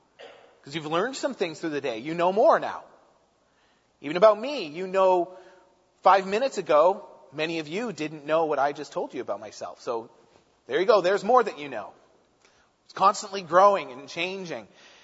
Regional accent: Hamilton, Ontario, Canada; moved away as an adult; also born or lived in Edmonton / Saskatchewan; I was born and raised in Hamilton, and then at 19, I moved out to Edmonton, where I was trained in electrical, and then I moved to Briarcrest in Saskatchewan

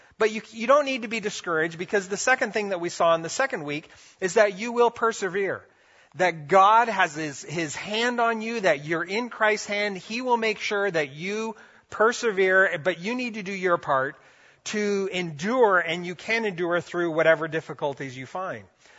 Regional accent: Brazil; now in North America; I grew up in Brazil where we saw demonic stuff happen, not on a regular basis, but we saw it.

